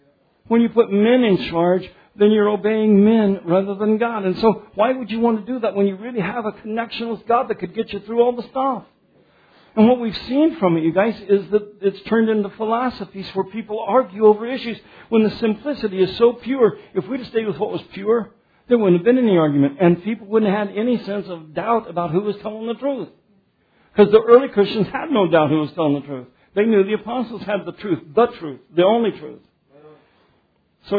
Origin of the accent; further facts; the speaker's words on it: United States; They don't know I'm an American and that I have recourse with a senator.